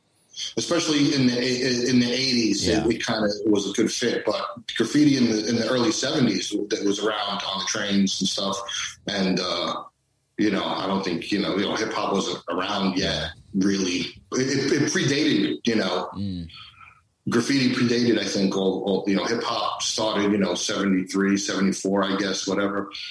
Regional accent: New York City, New York, United States; that's where I'm from. Last stop on the M train.

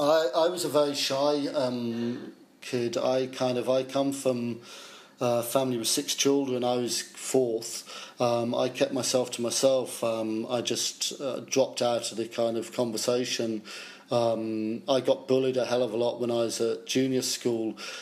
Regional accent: Chelmsford, East of England, United Kingdom; As a kid, I grew up in Chelmsford, Essex.

